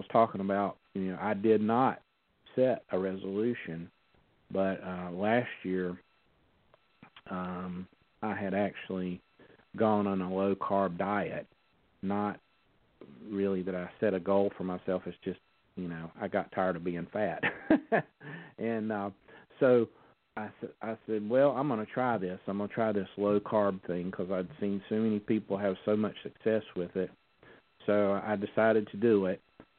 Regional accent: the South, United States; You know, I'm from the South.

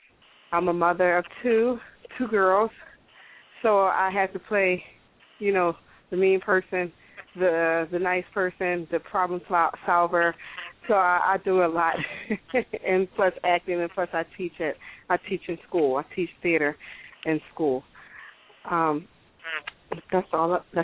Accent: Philadelphia, Pennsylvania, United States; I am from Philadelphia. I was born in United States, Philadelphia. As I'm an actress, I'm based in Philadelphia.

